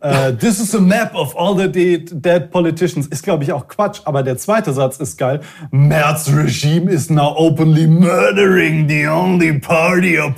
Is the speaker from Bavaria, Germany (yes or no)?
no; Rhineland-Palatinate, Germany; born there; wo ich geboren bin, sage ich natürlich Rhineland-Palatinate.